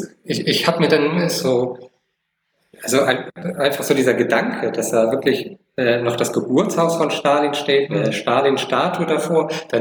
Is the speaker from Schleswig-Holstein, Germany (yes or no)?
yes; Flensburg, Schleswig-Holstein, Germany; Ich meine, ich komme aus Flensburg, ne? Ich komme vom platten Land.